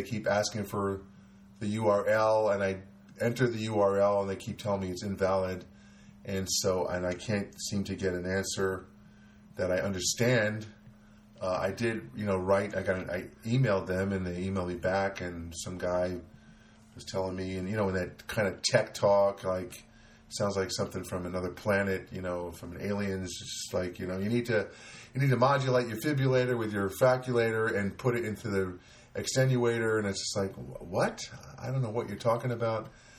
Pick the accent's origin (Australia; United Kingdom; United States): United States; Paterson, New Jersey; growing up in Paterson, New Jersey, my parents insisted that we speak Hindi in our house at all times.